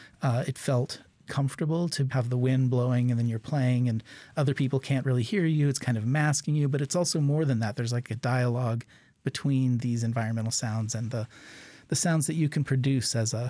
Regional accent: Alaska, United States; born there; Yeah, well, you know, I was born here in Alaska, and I started playing music here.

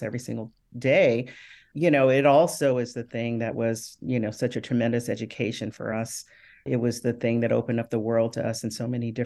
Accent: North Carolina, United States; born there; I was the only stateside baby. I was born in North Carolina, and my brother and two sisters were born in Japan.

